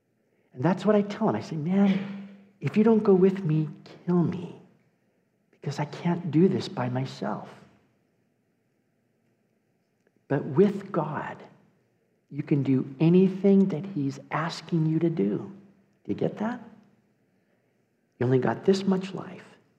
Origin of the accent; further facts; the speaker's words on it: Bellevue, Washington, United States; I'm from Bellevue, Washington. What am I doing in Germany?